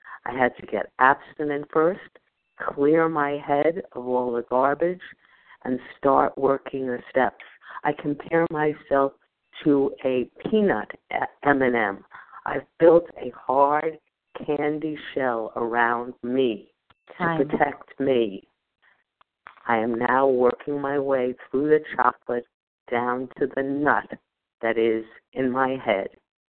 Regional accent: New Jersey, United States; And I am from New Jersey and a grateful recovering compulsive overeater.

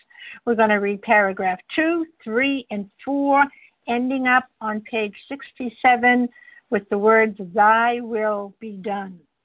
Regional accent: Massachusetts, United States; I'm from Massachusetts.

